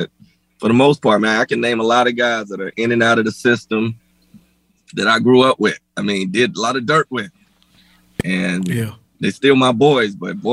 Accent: Folkston, Georgia, United States; Folkston, Georgia. South Georgia. Mm-hmm. Small town.

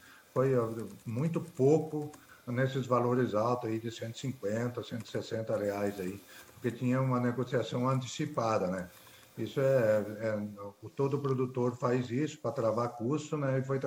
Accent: Santarém, Pará, Brazil; E agora nós temos a nossa região aqui, que é eu sou de Santarém

